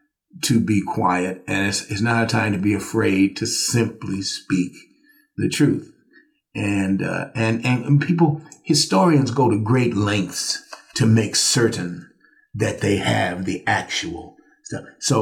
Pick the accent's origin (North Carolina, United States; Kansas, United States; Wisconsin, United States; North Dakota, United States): Kansas, United States; Kansas City; But I grew up in Kansas City, Kansas. I want to say that. I didn't grow up in Kansas City, Missouri.